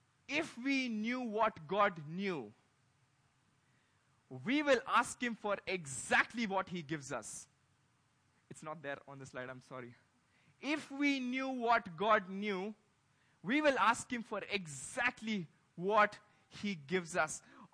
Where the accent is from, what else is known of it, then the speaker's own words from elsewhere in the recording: Visakhapatnam, Andhra Pradesh, India; I met Anand in 2011 at a camp in my hometown, Vizag.